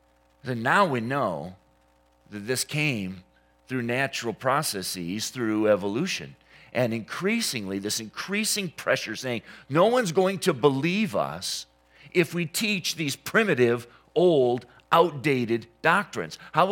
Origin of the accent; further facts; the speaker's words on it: Saginaw, Michigan, United States; The church that I grew up in Saginaw was founded by people who later became missionaries